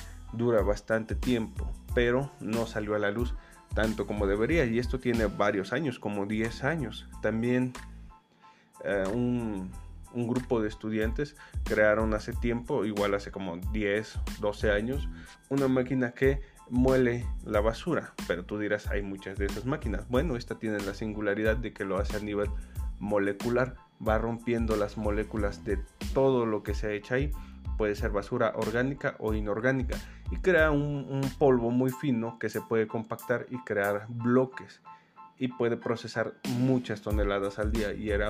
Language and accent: Spanish; Mexico; yo lo digo porque soy mexicano